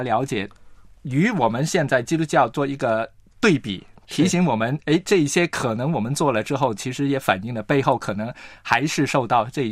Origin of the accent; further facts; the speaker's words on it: Hong Kong; 我在香港呢成长信耶稣哈，那我自己的家或者身边的环境呢就没有太多这一类很传统的信仰宗教的礼仪的影响